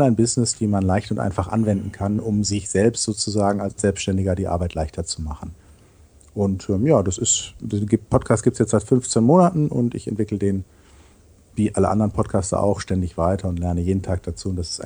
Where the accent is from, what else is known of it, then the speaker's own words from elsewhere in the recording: Dortmund, North Rhine-Westphalia, Germany; now in Düsseldorf, Germany; Ich komme aus Dortmund und mich hat es 2008 hier nach Düsseldorf verschlagen.